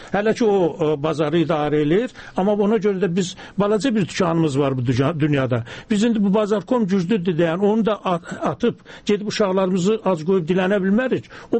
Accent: Xinjiang, China; Mən Doğu Türkistandan gəlmişəm, Çinin içində olmağına baxmayaraq, Çinin çox ciddi asimilasiya siyasəti var, amma dilini saxlayır.

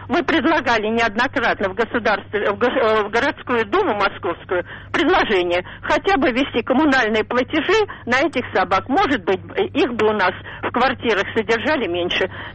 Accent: Moscow, Russia; я москвичка.

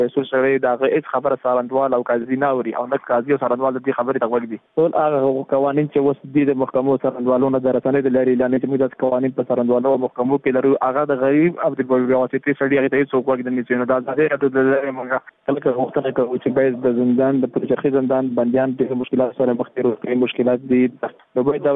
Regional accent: Afghanistan; موږ هم د افغانستان بچیان یو

